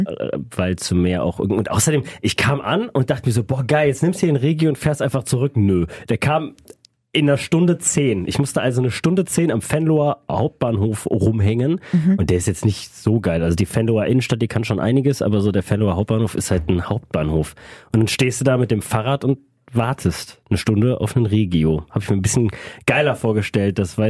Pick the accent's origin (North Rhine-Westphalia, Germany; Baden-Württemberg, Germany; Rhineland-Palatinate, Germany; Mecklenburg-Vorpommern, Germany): North Rhine-Westphalia, Germany; Düsseldorf; Ich zum Beispiel als Düsseldorfer